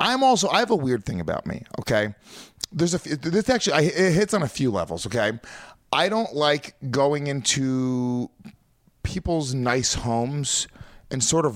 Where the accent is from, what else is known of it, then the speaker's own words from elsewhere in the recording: New York, United States; now in Los Angeles, United States; It's kind of a dangerous walk because I'm a New Yorker.